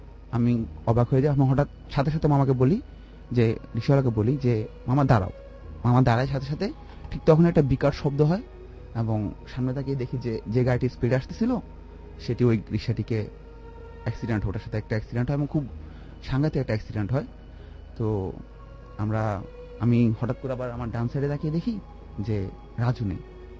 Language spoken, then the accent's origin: Bangla; Dhaka, Dhaka Division, Bangladesh; আমি বসুন্ধরা আবাসিক এলাকা থেকে এসেছি, আমি নর্থ সাউথ ইউনিভার্সিটিতে বিবিএ পড়ছি।